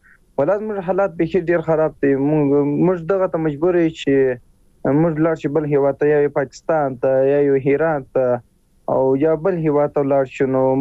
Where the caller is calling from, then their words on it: Musa Qala, Helmand, Afghanistan